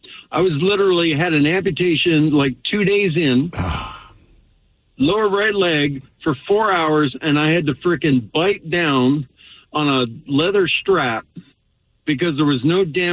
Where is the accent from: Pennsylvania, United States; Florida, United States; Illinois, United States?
Pennsylvania, United States; Philadelphia; born or raised there